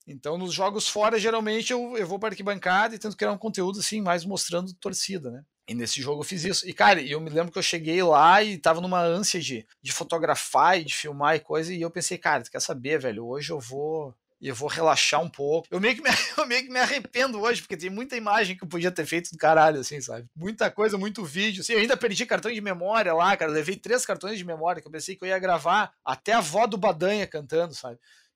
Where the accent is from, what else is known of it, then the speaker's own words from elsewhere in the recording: Passo Fundo, Rio Grande do Sul, Brazil; eu vim de Passo Fundo também, aquela vez do interior